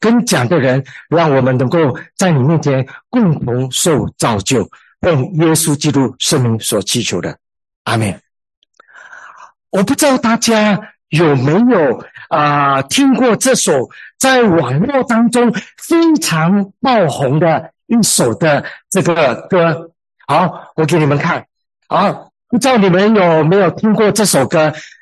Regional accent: Malaysia; now in Singapore; 我是马来西亚人，但是我定居在新加坡，现在是新加坡的公民。

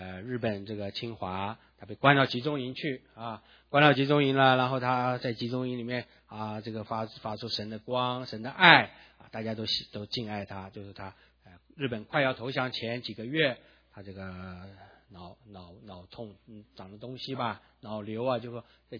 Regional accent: Taiwan; 因为我们来自台湾，对台湾的教会历史啊比较有点认识吧。

